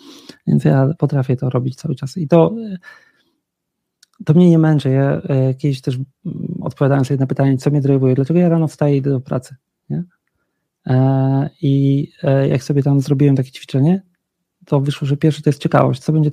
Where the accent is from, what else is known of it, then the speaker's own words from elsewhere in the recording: western Poland, Poland; ja się wychowywałem na głębokim zachodzie, na granicy niemieckiej.